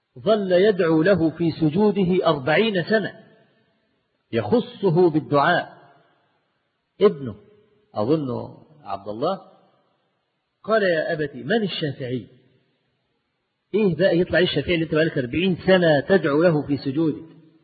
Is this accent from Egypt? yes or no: yes; Egypt; أنا مصري والمصر وشافعي